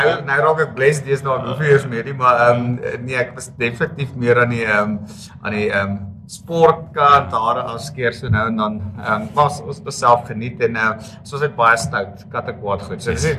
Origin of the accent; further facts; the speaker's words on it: Nelspruit, Mpumalanga, South Africa; also born or lived in Benoni; ek is gebore in Benoni, ek is toe na kleuterskool Nelspruit toe, ek het school gegaan in Nelspruit